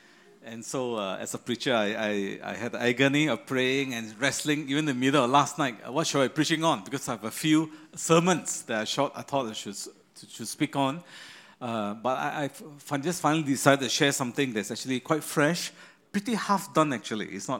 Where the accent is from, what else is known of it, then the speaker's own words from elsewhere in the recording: Malaysia; now in Singapore; I am not a Singaporean. At least I didn't grow up here. About maybe 3-4 years ago, I became a Singaporean. So I was a PR, parasite resident for many years.